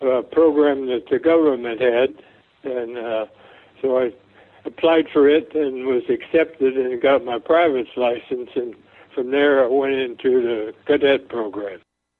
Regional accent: Dayton, Ohio, United States; Well, I was born and raised in Dayton, and Dayton at that time was the site of the McCook Field

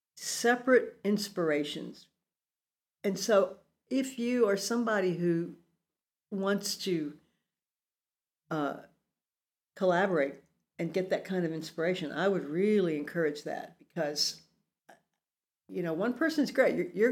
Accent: Corpus Christi, Texas, United States; You know, I'm still like that little kid growing up in Corpus Christi, Texas.

